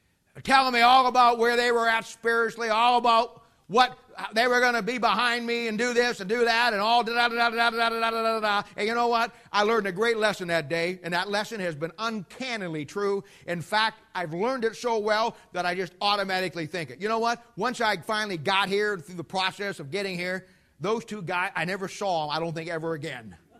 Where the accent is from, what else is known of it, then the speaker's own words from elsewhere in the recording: Ohio, United States; I mean, I'm from Ohio, you know? I thought, man, I'm out west.